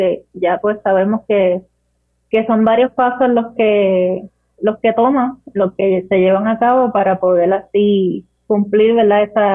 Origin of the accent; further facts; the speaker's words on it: Utuado, Puerto Rico; soy de Utuado